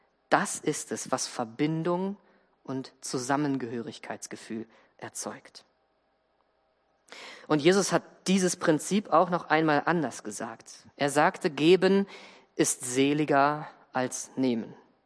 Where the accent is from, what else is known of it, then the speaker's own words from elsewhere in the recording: Northern Germany, Germany; ich komme nicht, ich komme aus dem Norden.